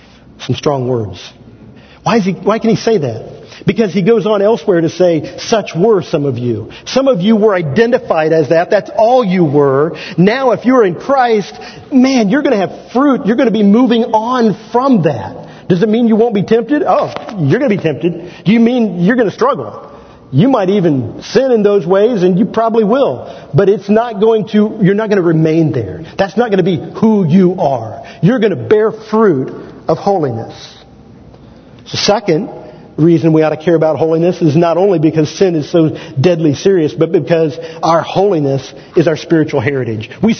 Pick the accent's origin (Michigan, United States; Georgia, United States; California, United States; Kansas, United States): Kansas, United States; I'm from the … household in Kansas. I talk slower, and I may be a little more boring.